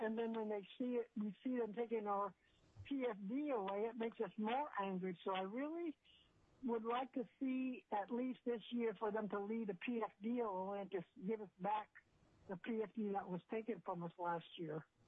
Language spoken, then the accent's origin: English; Anchorage, Alaska, United States; I'm from Anchorage, Alaska.